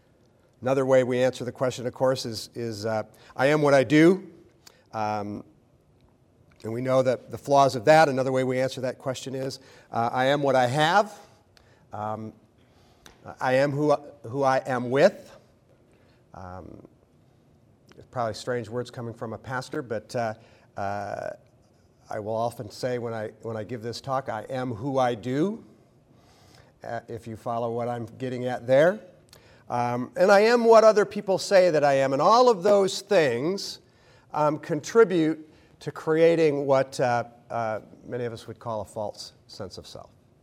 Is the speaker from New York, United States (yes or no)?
no; Ann Arbor, Michigan, United States; my home as a kid growing up in Ann Arbor, Michigan, was just a good old-fashioned, great lifestyle.